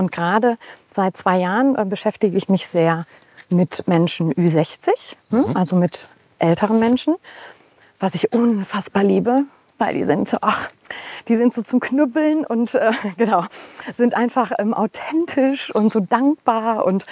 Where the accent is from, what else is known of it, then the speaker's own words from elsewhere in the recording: Oberhausen, North Rhine-Westphalia, Germany; Ich komme aus Oberhausen, bin 47 Jahre alt.